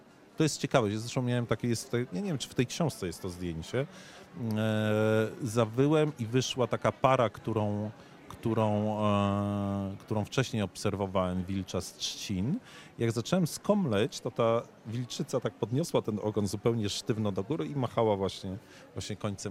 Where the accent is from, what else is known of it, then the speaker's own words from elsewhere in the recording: Warsaw, Masovian Voivodeship, Poland; jestem warszawiakiem z pochodzenia, więc ja się bałem na początku wilków.